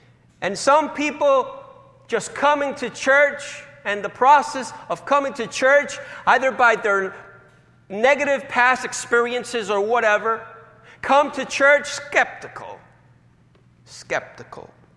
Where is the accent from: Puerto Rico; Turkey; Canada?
Puerto Rico; Now, I come from Puerto Rico, and we have sheep and goats.